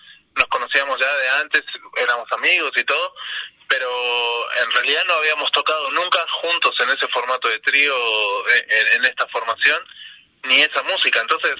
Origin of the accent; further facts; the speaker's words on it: Argentina; moved away; los tres somos de Argentina y somos más o menos de una generación